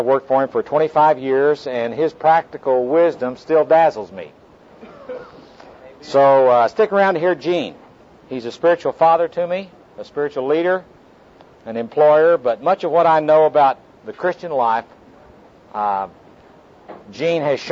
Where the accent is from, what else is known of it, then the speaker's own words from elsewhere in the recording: Oklahoma City, Oklahoma, United States; I'm from Oklahoma City, and I'm a businessman there